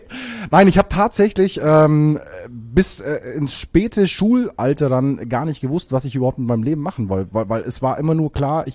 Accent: Bavaria, Germany; ich komme eigentlich aus Bayern

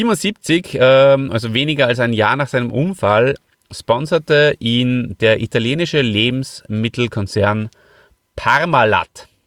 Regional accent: Hof, Bavaria, Germany; Ich komme ja aus Hof, da hat es ja schon geschnieben.

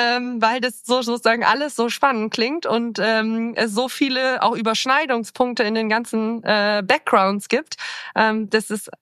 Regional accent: North Rhine-Westphalia, Germany; born there; Ich komme gebürtig aus dem Münsterland, vom Land tatsächlich.

